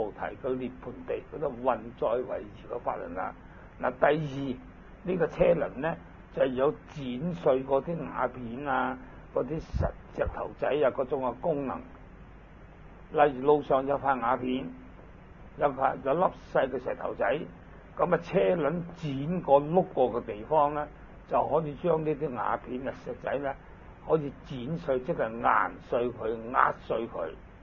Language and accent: Cantonese; Hong Kong; 轮就是车轮，我们香港人大家很多人都会懂得揸车的。